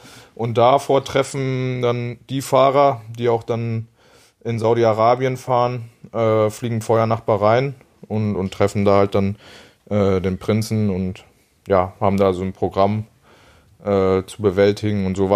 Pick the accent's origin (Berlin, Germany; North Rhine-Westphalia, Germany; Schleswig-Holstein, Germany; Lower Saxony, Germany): North Rhine-Westphalia, Germany; Bocholt; born there; Aber klar, gebürtig komme ich natürlich aus Bocholt.